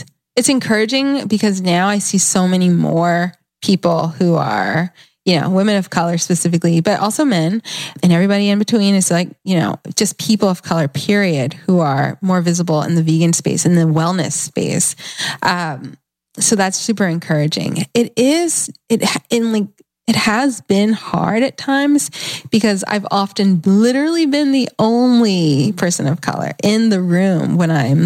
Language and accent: English; Atlanta, Georgia, United States; growing up in Atlanta has such a history and just such a rich of Black vegans and Black just like hippies.